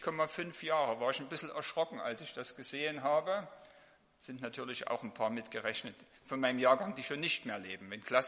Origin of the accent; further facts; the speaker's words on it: Saxony, Germany; born there; eigentlich bin ich gebürtig in Sachsen. Das verrät die Sprache.